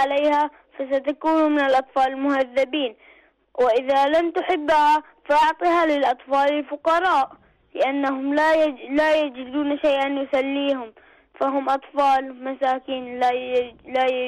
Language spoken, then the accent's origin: Arabic; Bahrain; من البحرين.